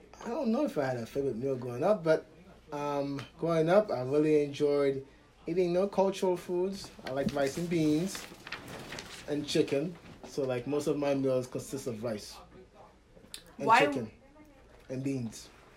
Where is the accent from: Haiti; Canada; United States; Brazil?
Haiti; also born or lived in Cap-Haïtien; I was born in Haiti, in Cap-Haïtien, Haiti, which is the second biggest city in Haiti.